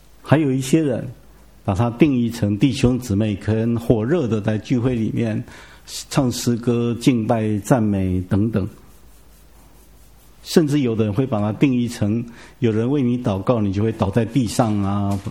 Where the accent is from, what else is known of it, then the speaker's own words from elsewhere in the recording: Taiwan; 我们从小在台湾就整天听复兴这个字眼